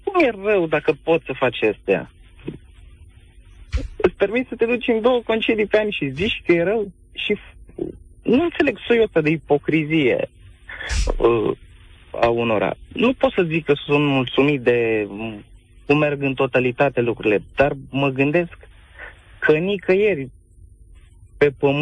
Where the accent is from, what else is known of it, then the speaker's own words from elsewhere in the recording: Romania; cum suntem noi ca români, cum e viața aici în România, cu bune, cu rele